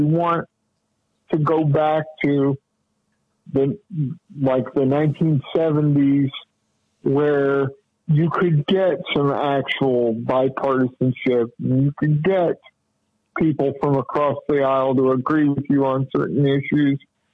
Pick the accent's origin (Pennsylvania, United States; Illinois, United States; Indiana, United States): Indiana, United States; Indianapolis; Unfortunately, in my hometown of Indianapolis, the John Bitch Society.